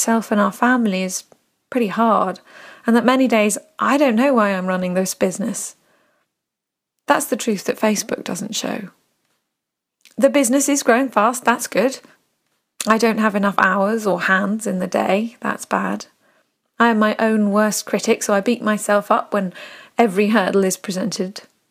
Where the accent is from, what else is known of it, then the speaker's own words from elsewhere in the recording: United Kingdom; now in Brooklyn, United States; I am British, but I live in Brooklyn, New York, with my art director husband and our two children, who are under the age of four.